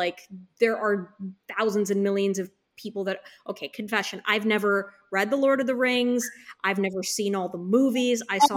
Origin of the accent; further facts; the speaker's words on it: India; Like I always say, I'm Indian and I can't finish a Bollywood movie.